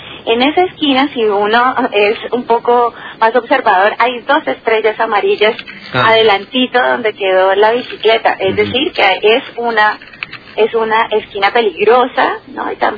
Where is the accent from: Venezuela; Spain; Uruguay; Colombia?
Colombia; Bogotá; now in Posadas, Argentina; Yo soy colombiana. Soy de Bogotá y vine a estudiar, vivo hace algunos años acá en Posadas.